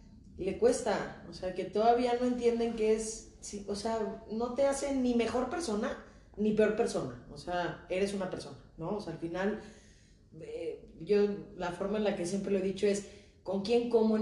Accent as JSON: {"language": "Spanish", "town": "Cuernavaca", "region": "Morelos", "country": "Mexico", "said": "También somos de provincia, somos de Cuernavaca, que es mucho más chico que Aguascalientes. La ventaja que tiene es que tiene la Ciudad de México muy cerca"}